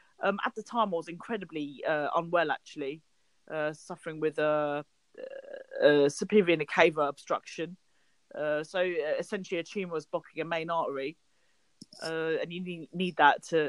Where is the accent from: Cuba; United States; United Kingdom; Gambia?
United Kingdom; South East England; now in London, United Kingdom; I'm British Pakistani, you know, daughter to immigrants, grew up in Kent, moved to South London and set up a restaurant there in 2015.